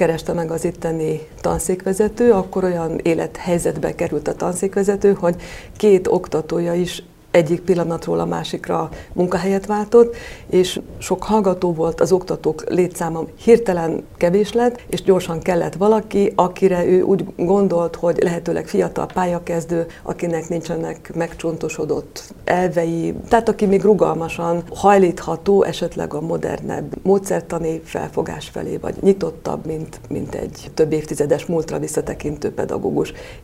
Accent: Gyöngyös, Heves, Hungary; Gyöngyösön töltöttem a gyermekkoromat

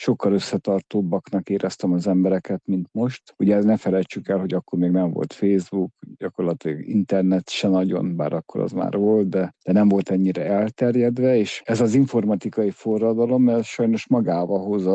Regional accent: Kübekháza, Csongrád-Csanád, Hungary; Kübekházán éltünk, ez a szülőfalum

